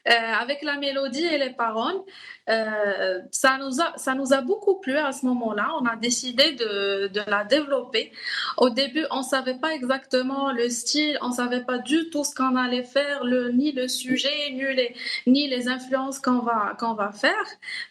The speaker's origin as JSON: {"language": "French", "country": "Morocco", "said": "On veut toujours garder la touche marocaine parce que je suis marocaine."}